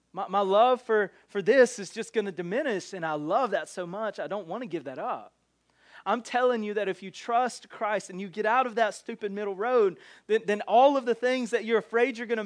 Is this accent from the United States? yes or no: yes; the South, United States; Because we grew up in the South, most of us